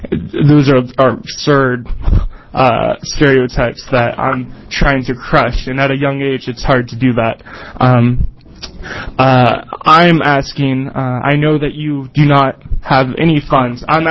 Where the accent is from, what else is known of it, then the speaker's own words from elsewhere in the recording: Eugene, Oregon, United States; And in my travels, when I say I'm from Eugene, a lot of people associate Eugene with homelessness.